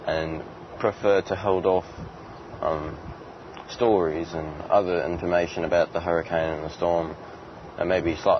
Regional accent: New Orleans, Louisiana, United States; I'm from New Orleans.

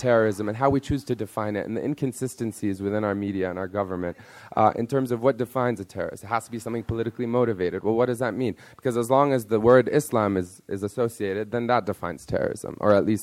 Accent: Egypt; also born or lived in Austria; German, French, and English, and Arabic, all of which I happen to speak because I grew up in Egypt and I grew up in Austria

